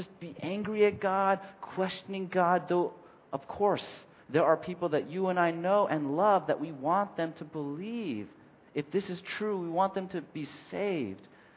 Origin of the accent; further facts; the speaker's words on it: California, United States; I only met one kid who was adopted when I was growing up in California.